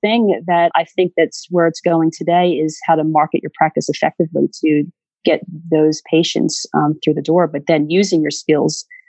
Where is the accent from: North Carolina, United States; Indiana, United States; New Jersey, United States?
New Jersey, United States; I was from South New Jersey.